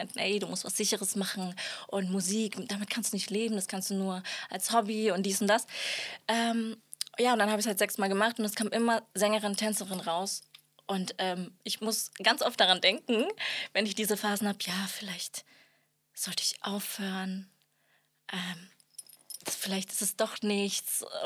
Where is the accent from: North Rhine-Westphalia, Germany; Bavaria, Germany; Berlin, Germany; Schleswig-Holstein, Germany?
Bavaria, Germany; Nuremberg; Also, ich komme ja aus Nürnberg